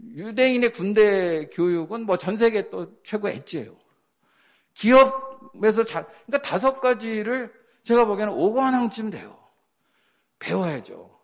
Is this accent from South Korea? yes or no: yes; South Korea; 제가 한국 사람이잖아요.